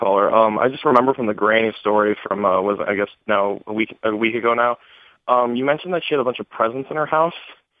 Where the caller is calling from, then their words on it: Wisconsin, United States; from Wisconsin.